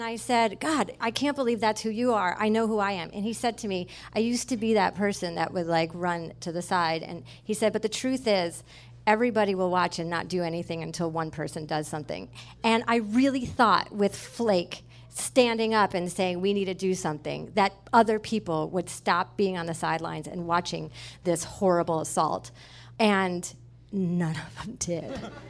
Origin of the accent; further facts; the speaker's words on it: United Kingdom; I'm British